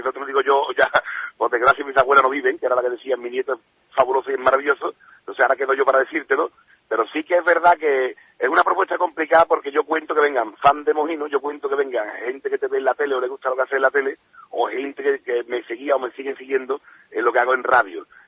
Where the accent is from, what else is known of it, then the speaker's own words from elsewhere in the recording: Bilbao, Basque Country, Spain; tú sabes, yo soy de Bilbao